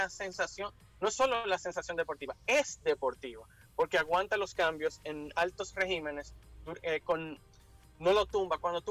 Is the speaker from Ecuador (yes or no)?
no; Dominican Republic; Y nosotros, como dominicanos, aunque la gente no lo crea, con los mantenimientos somos muy ñoños.